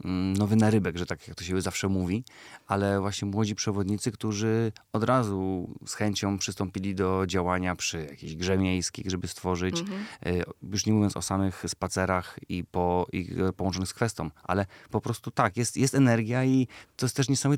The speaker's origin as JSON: {"language": "Polish", "town": "Łódź", "region": "Łódź Voivodeship", "country": "Poland", "said": "Jesteśmy z Łodzi, a łodzianie zawsze narzekają."}